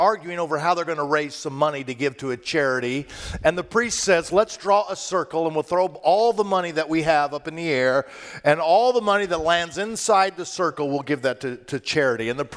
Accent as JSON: {"language": "English", "region": "Kansas", "country": "United States", "said": "I'm from Kansas. I just want to tell you, I never heard of firefalls until I came here and saw some of these pictures."}